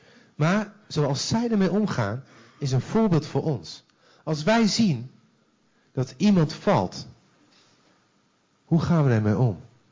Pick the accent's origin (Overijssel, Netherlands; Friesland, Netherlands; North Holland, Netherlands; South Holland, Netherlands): Overijssel, Netherlands; Deventer; Ondanks dat ik uit Deventer kom, ik zal nooit perfect worden.